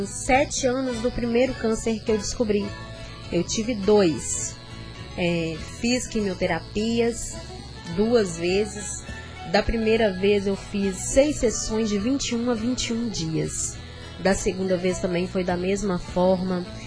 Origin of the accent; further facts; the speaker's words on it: Ferruginha, Brazil; sou de Ferruginha, tenho 37 anos e há 7 anos eu estou vitoriosa. Sou católica, apostólica romana, sou de Ferruginha